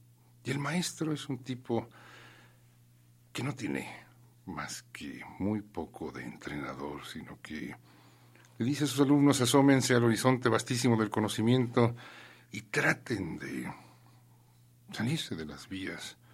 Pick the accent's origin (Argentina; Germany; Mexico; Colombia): Mexico; luego verás lo sorprendente que somos los mexicanos